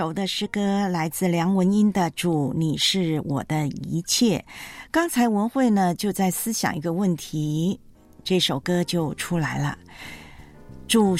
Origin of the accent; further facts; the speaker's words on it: Taiwan; now in Hong Kong; 或者我从香港回我的老家台湾的时候，三个行李箱就搞定